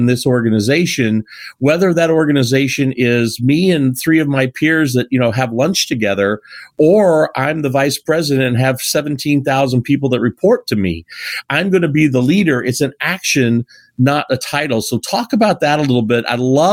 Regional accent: Midwest, United States; when I was a child I grew up in the Midwest, and we had this great big huge park, like Central Park, in the center of our town.

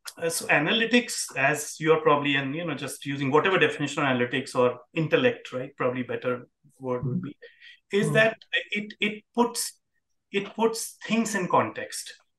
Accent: India; born there; very gratifying as a Indian born person.

